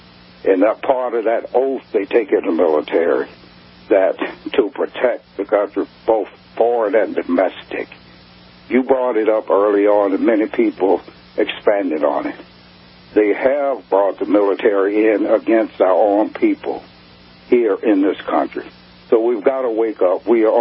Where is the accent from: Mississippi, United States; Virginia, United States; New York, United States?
Mississippi, United States; No. I joined. I grew up in Mississippi.